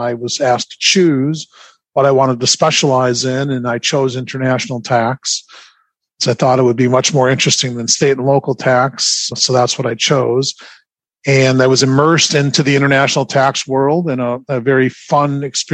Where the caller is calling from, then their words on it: Florida, United States; also born or lived in Wisconsin; I'm in sunny, relatively warm Florida, where it's 61 balmy degrees this morning.